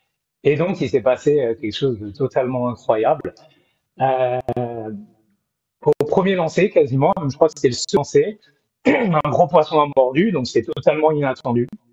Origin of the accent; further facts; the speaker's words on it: Albi, Occitanie, France; je viens d'Albi dans le Tarn.